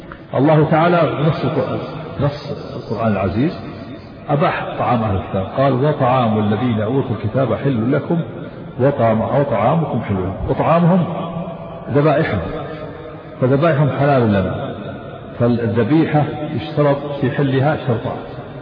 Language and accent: Arabic; Egypt; تجمعون الأسئلة اللي تأتي إن شاء الله ونجيب عليها عندنا في مصر هناك.